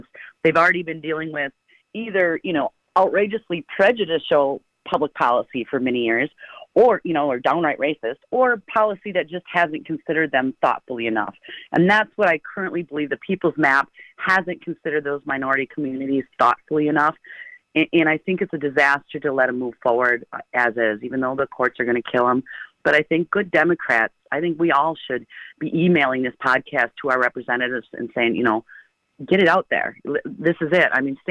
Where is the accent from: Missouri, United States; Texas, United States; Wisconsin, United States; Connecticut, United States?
Wisconsin, United States; Eau Claire; And I'm from Eau Claire, and I don't have any majority-minority districts in Eau Claire.